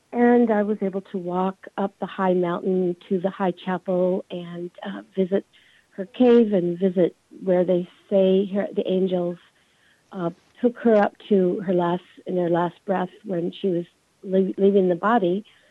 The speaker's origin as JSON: {"language": "English", "town": "Ojai", "region": "California", "country": "United States", "tie": "born or raised there", "said": "I grew up in Ojai. I was immersed in theosophy and Krishnamurti"}